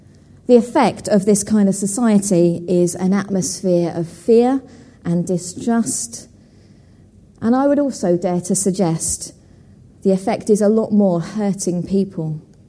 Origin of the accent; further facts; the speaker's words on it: East of England, United Kingdom; And growing up in Essex, our family picnic often used to be at Danbury Common.